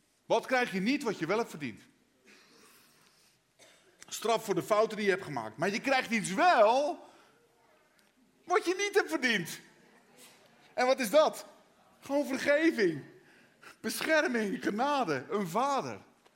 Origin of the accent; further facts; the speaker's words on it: Katwijk, South Holland, Netherlands; Ik kom uit Katwijk.